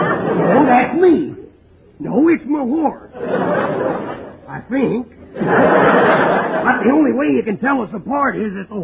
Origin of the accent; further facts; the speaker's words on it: Texas, United States; born there; Well, I was born in Texas.